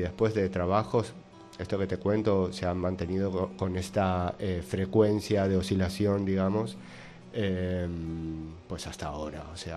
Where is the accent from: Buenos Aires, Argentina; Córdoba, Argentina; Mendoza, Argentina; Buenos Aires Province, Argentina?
Mendoza, Argentina; moved away; Sí, un rato. Vine desde Mendoza.